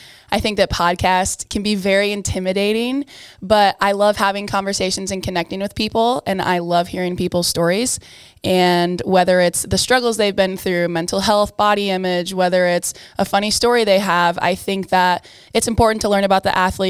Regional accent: Davenport, Iowa, United States; So I am 22 years old. I'm from Davenport, Iowa. I did my undergrad at University of Iowa.

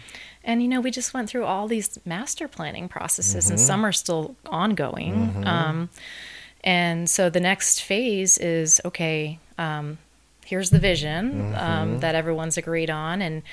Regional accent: Philadelphia, Pennsylvania, United States; I mean, I come from Philadelphia. I mean, people aren't that nice.

